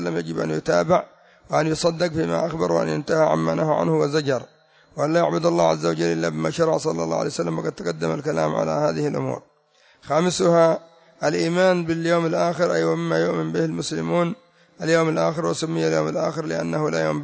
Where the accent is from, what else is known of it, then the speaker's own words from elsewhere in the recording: Yemen; الذي يسمونه عندنا في اليمن كرسي الزيدية